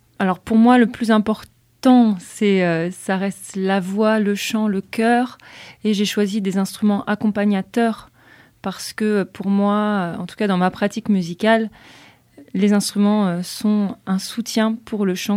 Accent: East of France, France; Nous sommes de l'Est de la France au sens large.

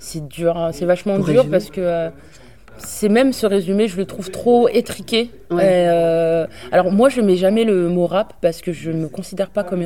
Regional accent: Île-de-France, France; On vient de région parisienne, pour la plupart. Mais on... Ouais, c'est ça, on vient de région parisienne.

